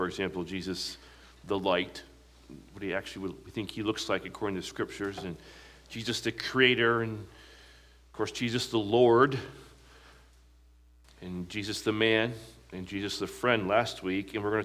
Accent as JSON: {"language": "English", "country": "United States", "tie": "born or raised there", "said": "growing up in America, we have never been ruled by a king."}